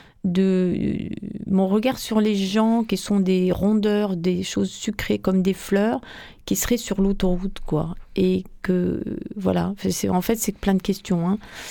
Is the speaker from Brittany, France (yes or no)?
yes; Brest, Brittany, France; Donc j'ai grandi là-bas et j'ai vécu jusqu'à mes 27 ans en Bretagne, donc je suis très bretonne.